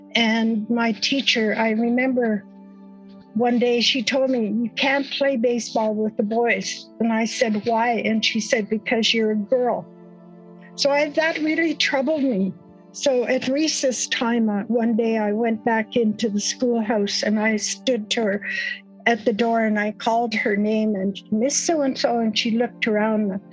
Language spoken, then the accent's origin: English; Saddle Lake, Alberta, Canada; I am from the Cree Nation. I come from Saddle Lake Reservation here in Alberta. So I am Indigenous to Alberta, and we are from the Cree tribes. So I come from the Cree Nation.